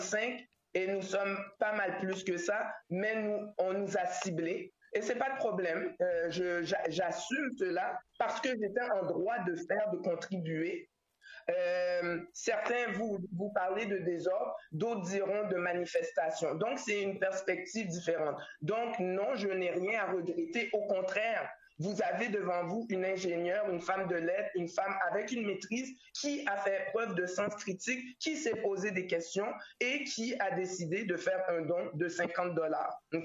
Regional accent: Haiti; now in Montreal, Canada; Et même en tant qu'haïtienne, d'avoir mon mot à dire

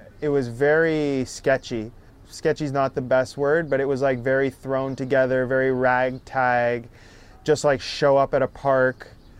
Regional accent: Montreal West, Quebec, Canada; I grew up in Montreal West. Yeah, which is right next to NDG.

